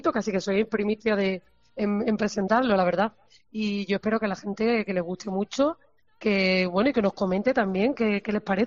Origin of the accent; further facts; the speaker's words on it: Andalusia, Spain; accent: Andalusian; yo también defiendo mi acento, además yo ceseo y a mucha honra, como yo digo.